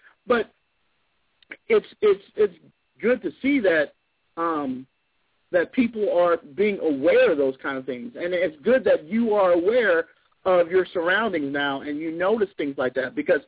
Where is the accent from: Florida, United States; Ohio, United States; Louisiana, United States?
Louisiana, United States; I mean, I grew up in Louisiana, so everything was based on skin color.